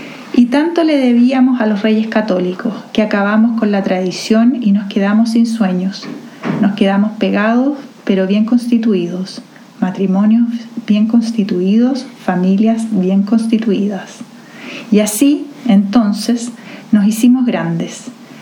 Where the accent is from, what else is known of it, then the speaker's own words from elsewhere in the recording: Chile; yo pensé en la identidad de nosotros, de los chilenos.